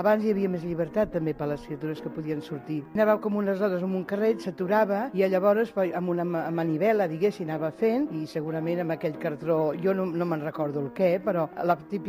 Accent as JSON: {"language": "Catalan", "town": "Barcelona", "region": "Catalonia", "country": "Spain", "tie": "born there", "said": "tinc 76 anys. Soc nascuda aquí a Barcelona i visc al barri de la Sagrada Família."}